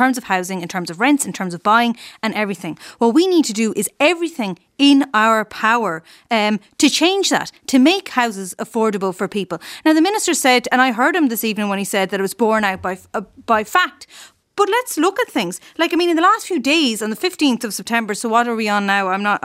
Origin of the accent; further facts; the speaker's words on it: Galway, Connacht, Ireland; Now, I come from Galway City.